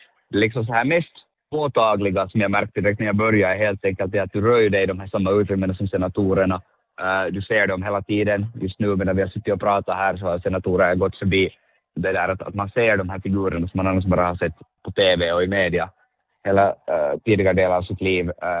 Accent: Finland; när jag sa att jag är från Finland, så frågade att hör jag till den finskspråkiga eller svenskspråkiga delen av Finland.

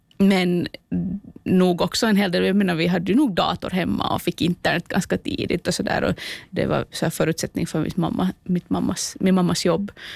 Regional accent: Venö, Southwest Finland, Finland; born there; så jag är född på Venö och det där, ute i Åbländska skärgården.

